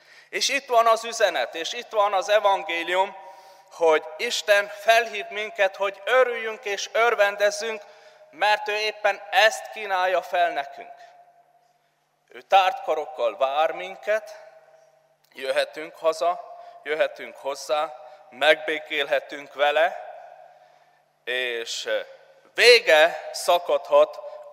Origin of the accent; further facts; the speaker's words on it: Transylvania, Romania; also born or lived in South Africa; Nem olyan rég Erdélyben jártam, ahonnan származok